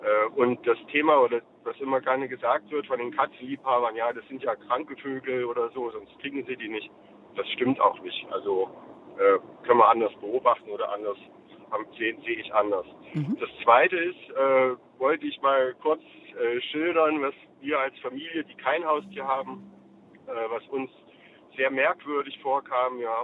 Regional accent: Gotha, Thuringia, Germany; Also wir haben in Gotha, wo ich herkomme, oder wir unser Häuschen mit Garten und so weiter.

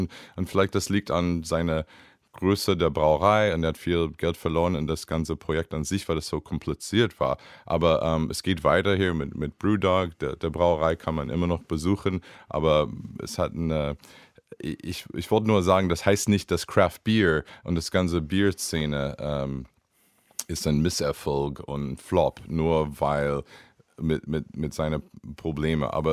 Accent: Liberty, Missouri, United States; German is a second language; also born or lived in Kansas City; Ich bin geboren in Kansas City, in einer kleinen Stadt Liberty aufgewachsen, wo hier Jesse James kommt

